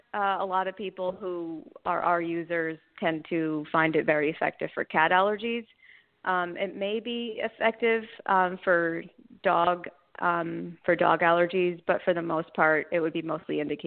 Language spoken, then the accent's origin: English; Somerville, New Jersey, United States; born there; I was born in Somerville, New Jersey, so not far from where we manufacture our products. I went to Hillsborough High School